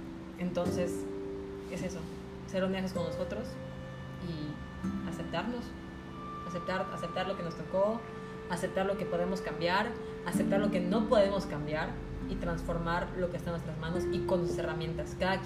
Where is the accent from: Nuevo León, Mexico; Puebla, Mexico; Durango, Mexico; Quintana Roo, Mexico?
Quintana Roo, Mexico; Chetumal; nuestra tercera vena como mexicanos, pero como chetumaleños.